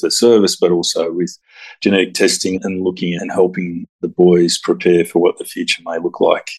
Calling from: Shepparton, Victoria, Australia; So I join you from Yorta Yorta country here in the Goulburn Valley of Northern Victoria in Shepparton.

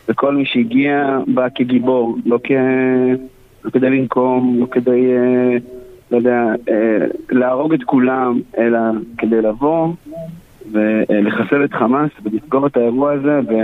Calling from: Rosh HaAyin, Central District, Israel; בוקר טוב, אני מראש העין, אני בדרך לעוטף שוב.

